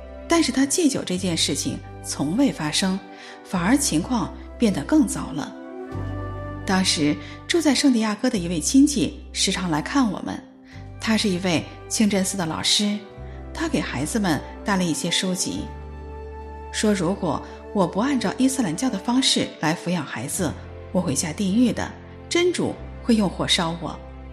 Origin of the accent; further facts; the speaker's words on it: Germany; now in United States; 我在德国长大